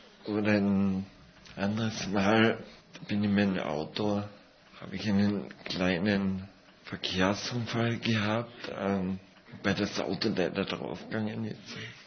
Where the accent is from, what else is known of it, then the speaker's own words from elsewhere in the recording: Carinthia, Austria; ich komme aus Kärnten und da waren immer alle sich hilfsbereit.